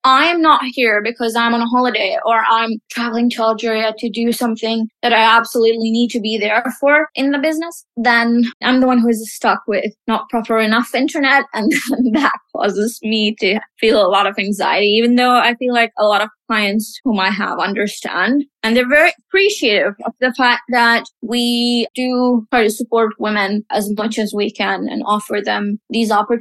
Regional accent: Saudi Arabia; we grew up in Saudi. Yes, we did not speak Saudi Arabic at home. We spoke it with everyone outside the house.

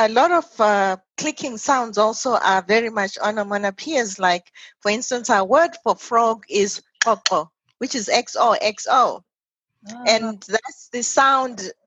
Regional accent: Zimbabwe; first language Ndebele; English is a second language; is from the Ndebele language. So that's my mother language in Zimbabwe. I speak Ndebele.

